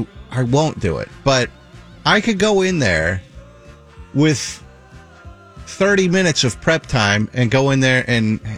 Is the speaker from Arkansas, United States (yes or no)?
no; Dallas, Texas, United States; I'm from Dallas, Texas.